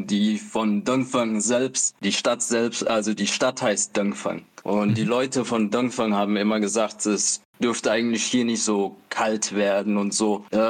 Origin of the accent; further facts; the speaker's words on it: Eritrea; weil ich bin eigentlich Eritreer ursprünglich